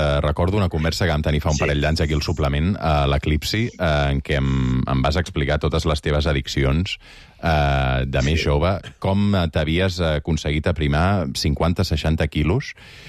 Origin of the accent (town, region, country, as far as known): Catalonia, Spain